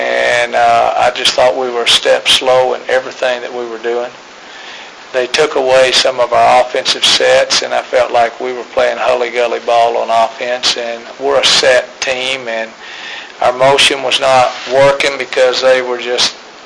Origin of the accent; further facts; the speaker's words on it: Dallas, Texas, United States; I love you Texans, but I grew up in Dallas.